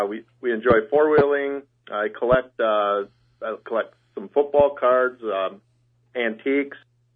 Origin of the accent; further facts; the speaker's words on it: Rib Lake, Wisconsin, United States; I grew up in Rib Lake, and I went to school in Rib Lake.